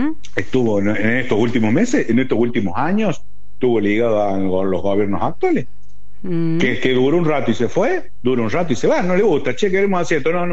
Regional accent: Argentina; yo no soy de nadie, yo soy argentina.

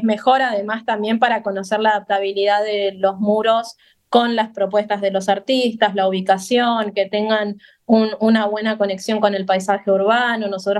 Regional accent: Tierra del Fuego, Argentina; generalmente somos casi todos fueguinos, entonces este evento en especial era muy, muy particular para nosotros, porque tiene que ver con nuestra tierra

